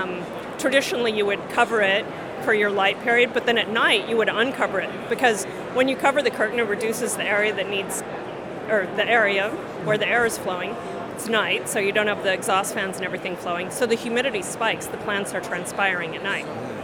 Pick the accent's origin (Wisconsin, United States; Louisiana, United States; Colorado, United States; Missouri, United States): Colorado, United States; I mean, like I said, I'm from Colorado. I'm an environmentalist.